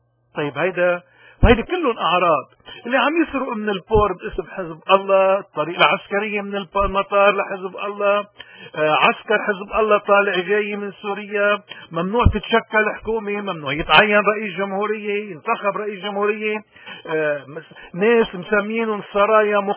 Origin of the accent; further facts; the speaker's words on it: Lebanon; نحن كلبنانيين معيارنا الدستور اللبناني